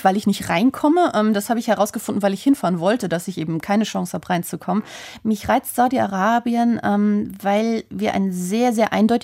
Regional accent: Hamburg, Germany; now in Berlin, Germany; Ich komme ja eigentlich aus Hamburg, wohne in Berlin.

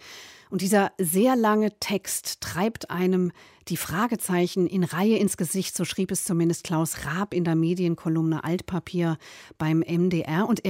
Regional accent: West Germany, Germany; Ich als Westdeutsche

